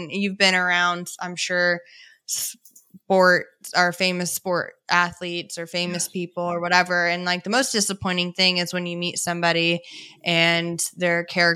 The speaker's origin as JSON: {"language": "English", "region": "Florida", "country": "United States", "said": "I was like, I'm from Florida and it's hot here, but that was whack heat."}